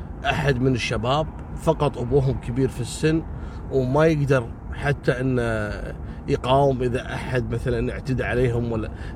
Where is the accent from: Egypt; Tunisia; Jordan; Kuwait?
Kuwait; عندنا في الكويت